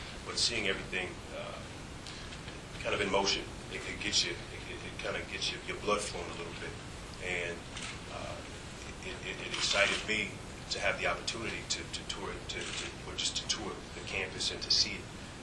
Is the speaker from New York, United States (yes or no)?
no; Chicago, Illinois, United States; I'm from Chicago. I've recruited in Chicago.